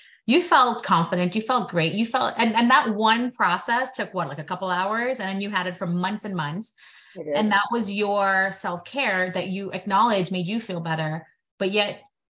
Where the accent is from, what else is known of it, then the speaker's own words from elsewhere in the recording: Brooklyn, New York, United States; I could talk about it all day long because I grew up in Brooklyn. All my friends had that kind of hair.